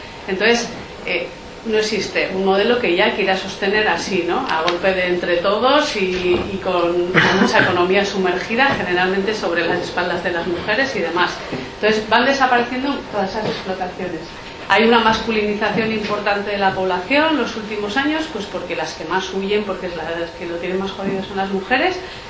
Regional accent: Basaburua, Navarre, Spain; Pues eso, venimos de Basaburua

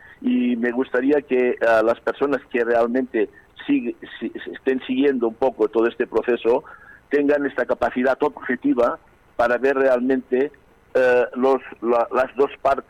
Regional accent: Catalonia, Spain; expresar como catalán un poco

